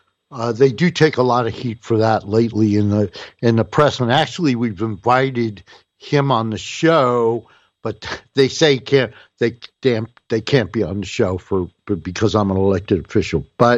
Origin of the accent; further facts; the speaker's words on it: Newark, New Jersey, United States; I grew up in Newark, New Jersey.